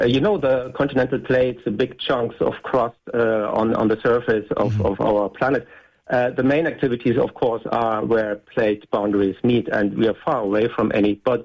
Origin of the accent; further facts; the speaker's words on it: Cologne, North Rhine-Westphalia, Germany; moved away as an adult; I'm originally from Cologne, Germany.